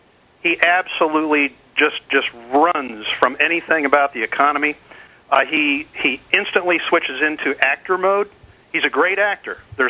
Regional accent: Marion, Ohio, United States; I was born and raised in Marion, Ohio

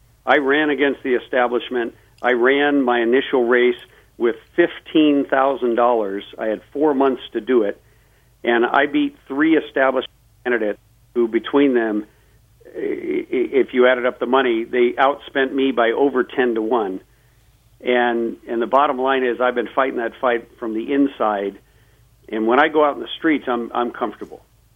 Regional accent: United States; is deeply offensive as an American

